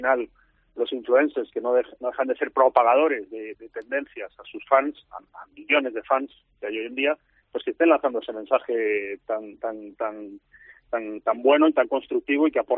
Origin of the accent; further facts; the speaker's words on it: Galicia, Spain; yo, que aunque soy gallego, tengo mucha familia en Andalucía y voy mucho